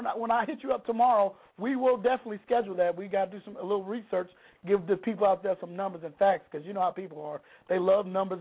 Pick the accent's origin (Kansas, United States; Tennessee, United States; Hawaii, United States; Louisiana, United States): Louisiana, United States; Lake Charles; Well, where I grew up in Lake Charles, Louisiana, we actually had a Boeing company in my hometown.